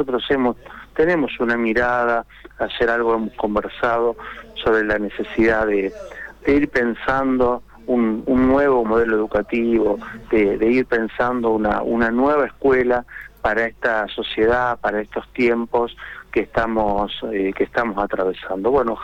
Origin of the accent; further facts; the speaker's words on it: Santa Fe, Argentina; los que somos santafesinos